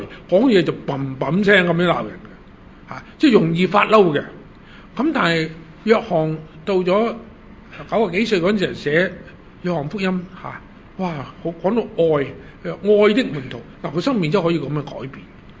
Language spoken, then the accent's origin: Cantonese; China; 咁因為我哋中國人都有句話講：江山易改，本性難移，係嘛？